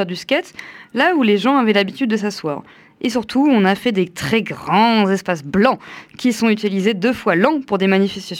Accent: Dijon, Bourgogne-Franche-Comté, France; Donc moi je suis originaire de Dijon, donc j'ai vu le centre-ville se métamorphoser en 5 ans.

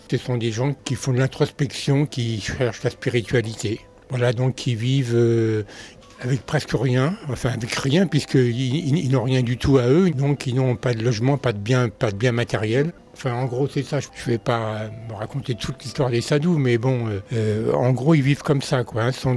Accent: Paris, Île-de-France, France; moved away as an adult; now in Aurillac, France; Aurillac, près de Saint-Rome-de-Tarn. Et je suis là depuis 35 ans, on va dire. Voilà, j'ai acheté une vieille maison, j'étais parisien. Et j'ai quitté Paris et ses banlieues. Et je suis arrivé à Aurillac, avec famille et enfants.

